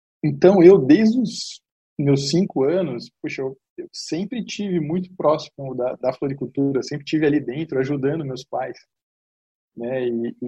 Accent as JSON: {"language": "Portuguese", "region": "São Paulo", "country": "Brazil", "tie": "born there", "said": "Eu nasci em São Paulo, e quando eu tinha ali quase 5 anos"}